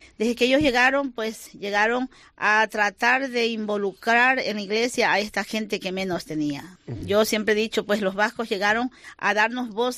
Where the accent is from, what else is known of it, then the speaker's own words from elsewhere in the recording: Ecuador; Y eso, como que, como ecuatorianos, como hermanos, nos duele porque la situación en el país es la inseguridad, sobre todo.